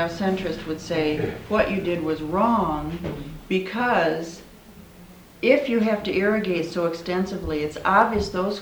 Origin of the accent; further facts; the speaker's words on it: Midwest, United States; Well, and I'm from the Midwest, and I don't know the history of just what happened with the Grand Coulee Dam